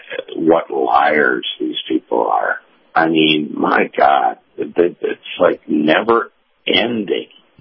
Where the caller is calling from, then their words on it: Tampa, Florida, United States; Hey, Captain Kyle. It's … here in Tampa.